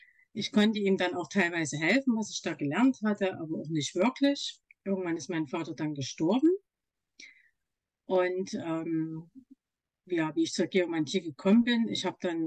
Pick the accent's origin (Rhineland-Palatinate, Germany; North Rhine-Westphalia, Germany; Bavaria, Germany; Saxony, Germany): Saxony, Germany; Leipzig; bin aus Leipzig.